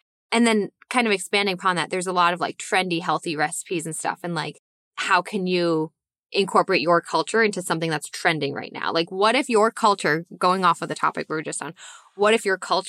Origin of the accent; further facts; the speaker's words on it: New England, United States; I grew up in New England, and like, okay, there's a certain way that I grew up.